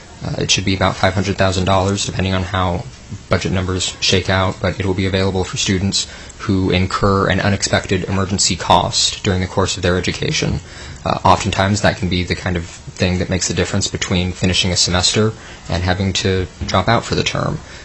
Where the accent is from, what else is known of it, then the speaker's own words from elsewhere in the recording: Alaska, United States; now in Anchorage, United States; I'm originally from the Matsu Valley. I've since moved to Anchorage to pursue my higher education.